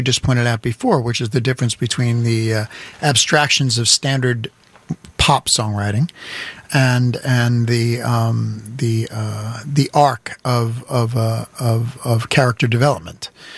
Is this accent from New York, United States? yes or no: yes; Brooklyn, New York, United States; born there; I was born in Flatbush, my friend.